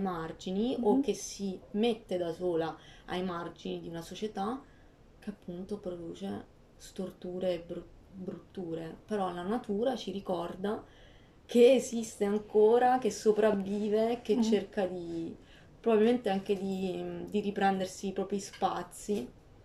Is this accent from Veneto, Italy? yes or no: no; Pescara, Abruzzo, Italy; Parto da una luce che è quella di Pescara, ma per poi ricercare visioni che mi allontanano da quella che è la mia città, la mia terra d'origine.